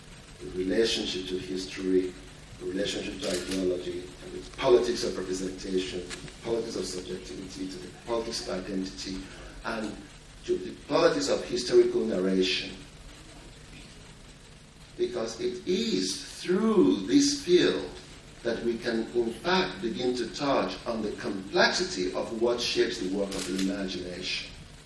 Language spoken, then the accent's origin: English; Nigeria; I am from Nigeria.